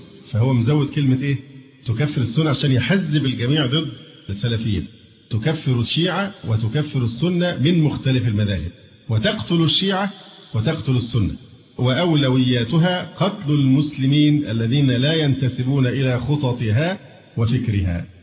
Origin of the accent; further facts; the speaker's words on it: Egypt; وبعدين الآن عندنا في مصر احنا مشكلة كبيرة جدا